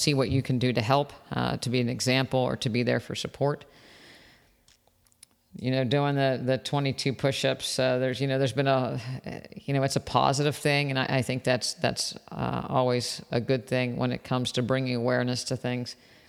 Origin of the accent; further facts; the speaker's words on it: West Virginia, United States; And I grew up in West Virginia, and we've not won too many national championships in our sports